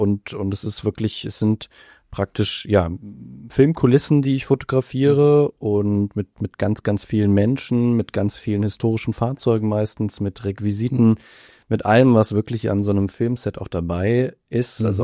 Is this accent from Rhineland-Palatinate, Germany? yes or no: yes; Mainz, Rhineland-Palatinate, Germany; im Landesmuseum Mainz, meiner Heimatstadt